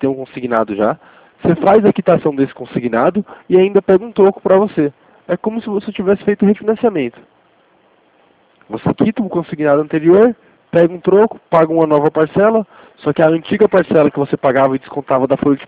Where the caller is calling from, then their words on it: Jundiaí, São Paulo, Brazil; Eu falo aqui de Jundiaí.